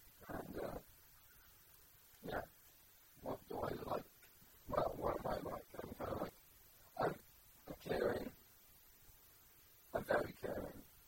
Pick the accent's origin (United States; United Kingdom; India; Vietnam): United Kingdom; Barry, Wales; I'm from Barry, which is in the south of Wales, and it's crap, and it's boring.